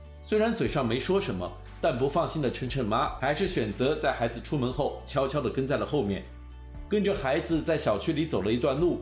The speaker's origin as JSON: {"language": "Chinese", "country": "China", "said": "我们中国人当然可以基于自己的经历和价值观来反对大麻合法化"}